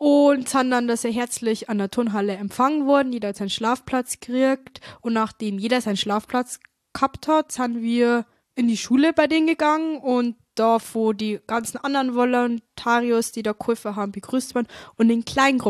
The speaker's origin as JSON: {"language": "German", "region": "Bavaria", "country": "Germany", "said": "ich komme aus dem Landkreis Traunstein"}